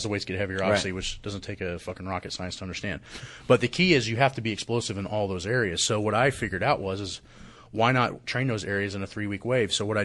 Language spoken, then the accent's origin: English; Indiana, United States; Ed Cohen was really close to where I grew up. I grew up in Indiana.